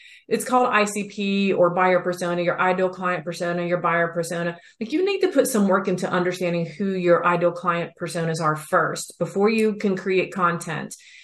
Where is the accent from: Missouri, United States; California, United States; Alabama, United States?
Alabama, United States; I'm originally from Alabama.